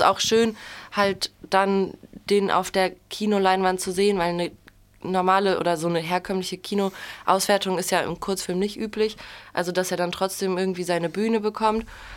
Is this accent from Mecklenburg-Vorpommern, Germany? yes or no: no; Kassel, Hesse, Germany; Finn, Tillmann und ich, wir kommen alle ursprünglich aus Kassel, schon aus Schulzeiten.